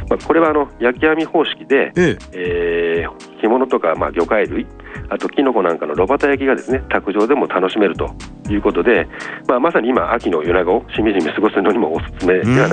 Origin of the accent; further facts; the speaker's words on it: Fukuoka, Japan; 私は福岡の出身でして